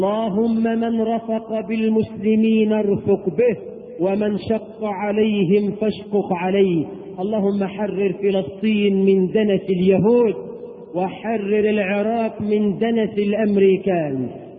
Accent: Egypt; بلدنا مصر

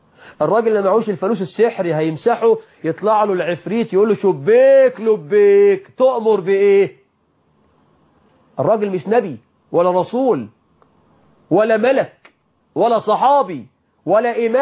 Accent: Egypt; يعني عندنا في مصر هرم فساد

